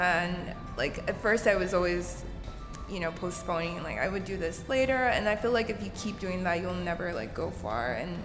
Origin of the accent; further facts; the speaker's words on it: Nigeria; moved away as an adult; So I was born and raised in Nigeria. I came here in 2012, and I just came to a university here to study fine art.